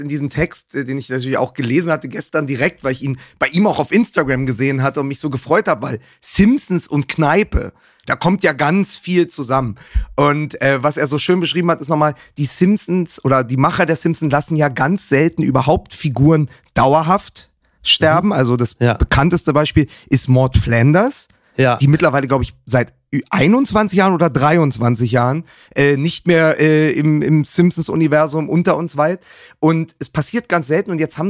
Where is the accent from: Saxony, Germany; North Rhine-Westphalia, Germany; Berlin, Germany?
Berlin, Germany; ich wohne im Wedding als Berliner